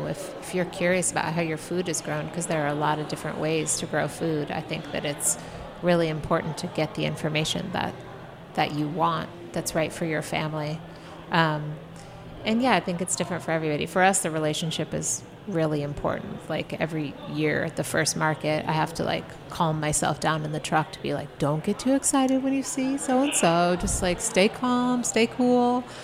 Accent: Denver, Colorado, United States; I grew up in Denver, you know

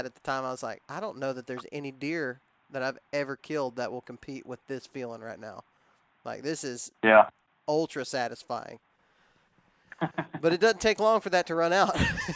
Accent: Texas, United States; But like I said, we were raised in Texas, and so I was kind of left to figure out Easterns on my own.

